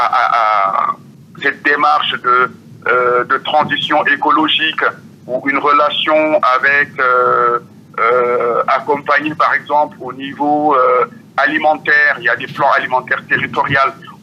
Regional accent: Senegal; voilà, en tant que Sénégalais.

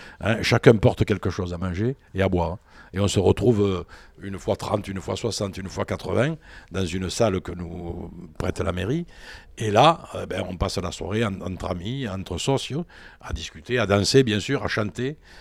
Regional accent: Marsillargues, Occitanie, France; un coro ami qui vient de Marciargues, à côté de Lunel, hein, dont je suis originaire de Marciargues

